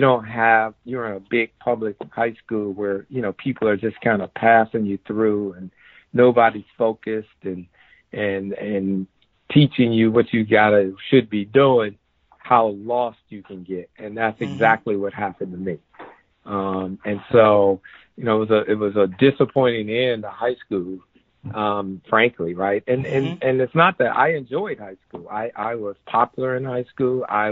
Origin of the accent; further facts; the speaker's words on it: Pontiac, Michigan, United States; Growing up in Pontiac, Michigan, I basically went to the public school systems